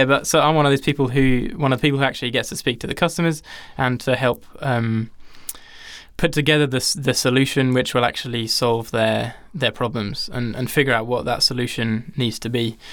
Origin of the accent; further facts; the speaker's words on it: England, United Kingdom; now in Australia; As people could probably tell by my accent already, I am English. I migrated, or I just did the Australian thing